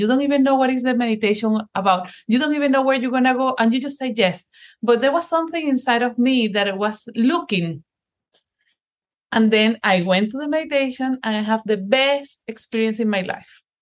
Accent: Venezuela; moved away as an adult; now in Boston, United States; I moved from Venezuela. I'm originally from Venezuela to Boston to do an MBA program.

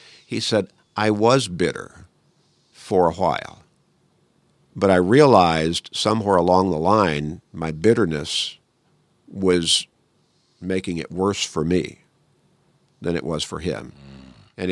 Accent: Chicago, Illinois, United States; Now, I grew up in Chicago, so I understand that kind of, you know, happening.

